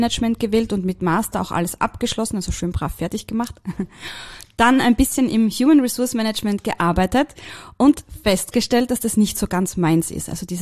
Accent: Graz, Styria, Austria; Ich komme aus der Steiermark, aus dem schönen Graz, bin schön dort geboren. Meine Eltern sind Kärntner, das heißt, ich habe auch dort immer viel Zeit verbracht.

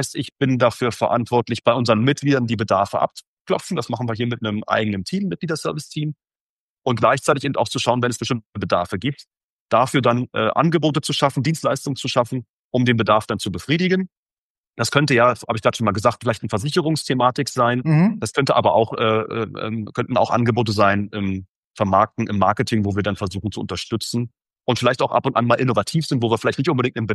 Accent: Saxony-Anhalt, Germany; Ich komme ja aus dem Norden Sachsen-Anhalts ganz ursprünglich. Da bin ich aufgewachsen.

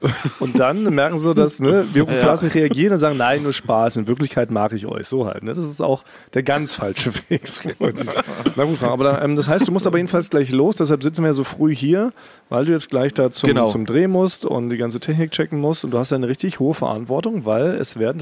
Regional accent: Berlin, Germany; born there; ich bin ja als gebürtiger Berliner, kenne ich tatsächlich nur diese ganzen Berliner Morningshows.

